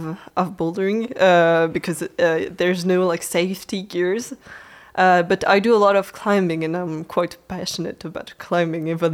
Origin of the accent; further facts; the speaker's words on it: France; English is a second language; so I'm from France and I study in UTC. It's in Compiègne.